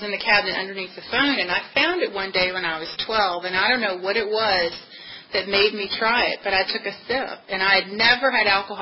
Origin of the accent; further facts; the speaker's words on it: Richmond, Virginia, United States; As Billy said, I was born and raised in Richmond. I don't know if you've ever been there or been around, but I grew up in Lakeside, which is a little teeny tiny part of Richmond.